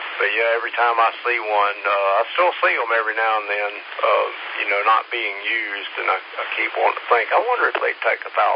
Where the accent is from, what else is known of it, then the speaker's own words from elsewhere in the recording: Georgia, United States; and I was always fascinated with them, you know, growing up in Georgia. They were all over the place.